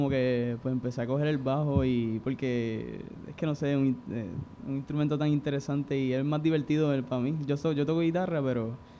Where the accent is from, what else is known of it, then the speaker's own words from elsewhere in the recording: Santa Isabel, Puerto Rico; also born or lived in Salinas; yo me crié en Santa Isabel y Salinas.